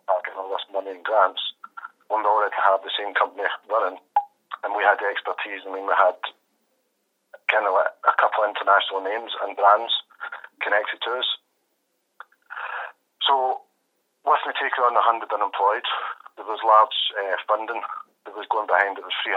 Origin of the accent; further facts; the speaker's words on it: Glasgow, Scotland, United Kingdom; I come from Scotland, Glasgow, and I'm classed as a serial entrepreneur in Scotland.